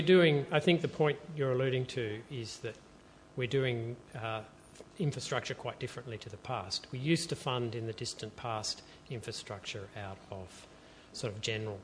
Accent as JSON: {"language": "English", "town": "Melbourne", "region": "Victoria", "country": "Australia", "tie": "born there", "said": "I was born in Melbourne, but that's about the extent of it. And then I visit there occasionally."}